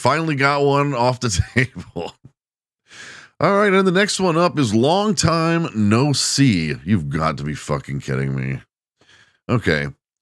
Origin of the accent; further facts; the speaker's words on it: Texas, United States; Oh, I'm from Texas. We know about it.